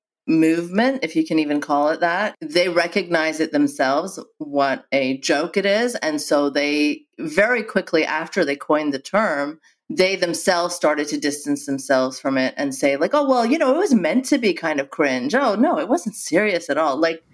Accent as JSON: {"language": "English", "country": "Saudi Arabia", "tie": "born or raised there", "said": "So I am an ex-Muslim. I grew up in Saudi Arabia."}